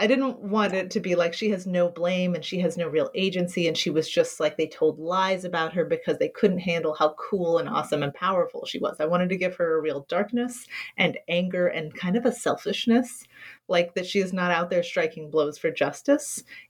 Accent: Kentucky, United States; Yeah, I mean, so I grew up in Kentucky.

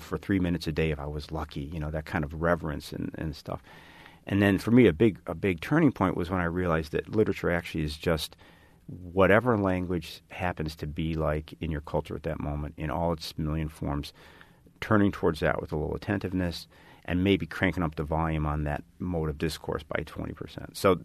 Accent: Chicago, Illinois, United States; I was an engineering student and I grew up in Chicago.

